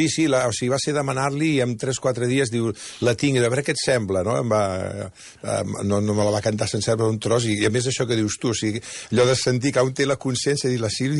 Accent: Barcelona, Catalonia, Spain; jo soc d'Horta.

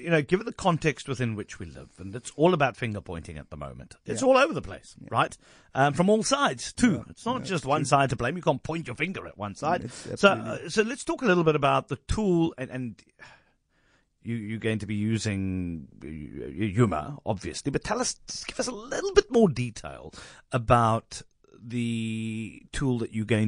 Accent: South Africa; accent: Model C; as I say this in my Model C accent

